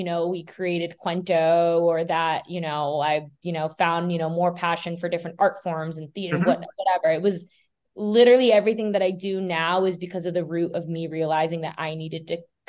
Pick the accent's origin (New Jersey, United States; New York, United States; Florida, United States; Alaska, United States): Florida, United States; now in Los Angeles, United States; I grew up in South Florida where, you know, there wasn't a large Filipino community.